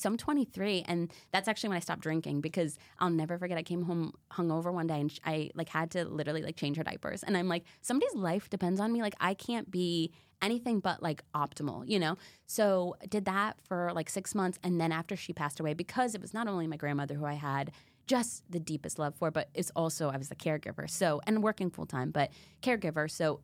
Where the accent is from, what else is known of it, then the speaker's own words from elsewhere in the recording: Connecticut, United States; now in Columbus, United States; But I got a job in Columbus. I'm from Connecticut, okay? I went to school in New York.